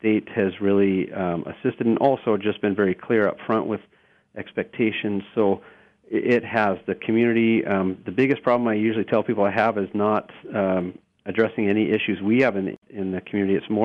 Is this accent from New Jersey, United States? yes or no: no; Minot, North Dakota, United States; I'm from Minot, so I think of it as my town as well